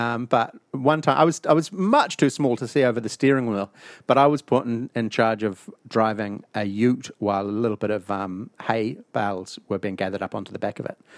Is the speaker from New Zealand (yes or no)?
yes; Auckland, New Zealand; I'm from Auckland. I don't live here.